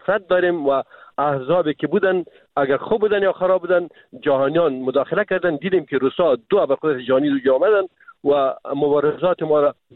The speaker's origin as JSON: {"language": "Persian", "country": "Afghanistan", "said": "ما افغان هستیم"}